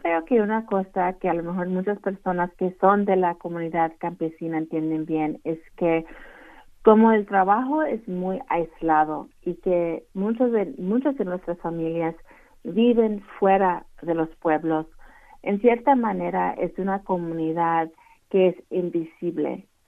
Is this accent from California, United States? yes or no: no; Ohio, United States; lo lanzamos aquí en Ohio, donde vivo, aquí en el condado de donde soy.